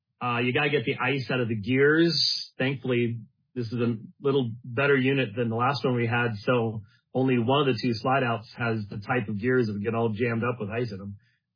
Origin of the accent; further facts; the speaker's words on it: Phoenix, Arizona, United States; And I'm from Phoenix.